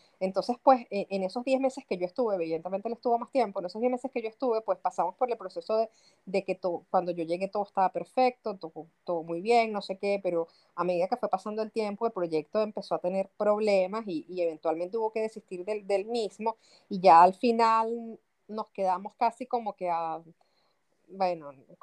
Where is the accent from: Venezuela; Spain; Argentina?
Venezuela; yo sinceramente considero que soy migrante desde que nací, porque soy hija de migrantes. Crecí en Venezuela siendo hija de padres colombianos, sin embargo, pues toda mi vida la hice en Venezuela